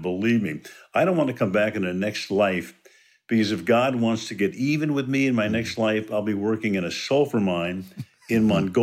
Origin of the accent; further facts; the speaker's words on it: Brooklyn, New York, United States; I grew up in Brooklyn. And how many kids can grow up within walking distance of Major League Baseball?